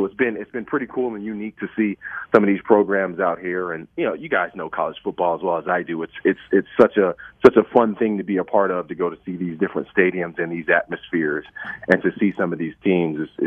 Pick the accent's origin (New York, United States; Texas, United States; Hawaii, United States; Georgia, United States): Georgia, United States; Atlanta; you know, I'm from Georgia, grew up in Atlanta, so I'm a huge UGA follower.